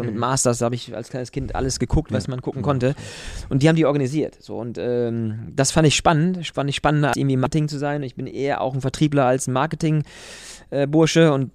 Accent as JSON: {"language": "German", "region": "Lower Saxony", "country": "Germany", "tie": "born or raised there", "said": "Und Dümmersee ist meine Heimat hier am Dümmer, kleinen Kreis Vechta."}